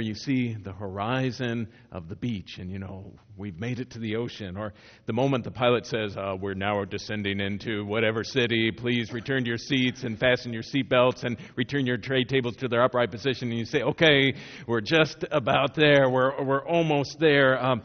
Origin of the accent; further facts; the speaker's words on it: Missouri, United States; Now, I grew up in Missouri, and it's sort of similar if you grew up in Indiana. We don't have mountains.